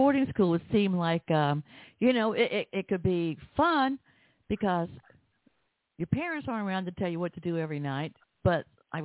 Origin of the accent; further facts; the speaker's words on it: the South, United States; accent: southern; go ahead and introduce us by your whole name so that I won't get it tangled up with my southern accent.